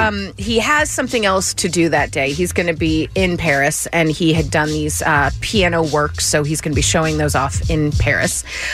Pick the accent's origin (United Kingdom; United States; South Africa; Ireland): United Kingdom; England; We've had it explained to us, so it's cool, but we don't really understand it as English people.